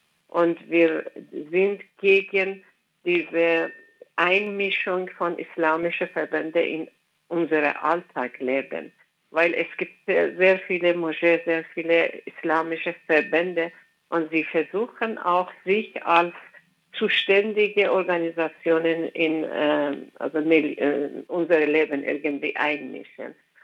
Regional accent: Iran; German is a second language; Also besonders ich komme aus dem Iran

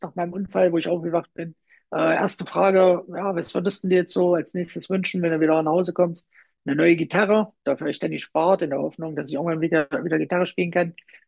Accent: Rübeland, Saxony-Anhalt, Germany; so bin ich halt auch aufgewachsen hier oben bei uns im Harz, in Rübeland, das war immer so das kleine Zeckendorf, das Galliendorf.

